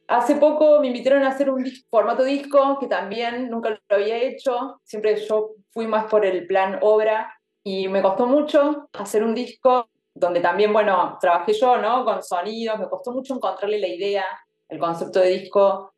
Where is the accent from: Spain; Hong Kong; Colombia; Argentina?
Argentina; Córdoba; now in Buenos Aires, Argentina; Bueno, yo soy de Córdoba, no soy de Buenos Aires.